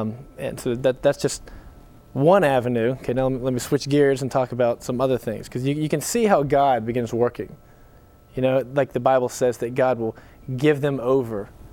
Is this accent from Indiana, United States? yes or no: no; Charlotte, North Carolina, United States; Leading up to that, I grew up here in Charlotte.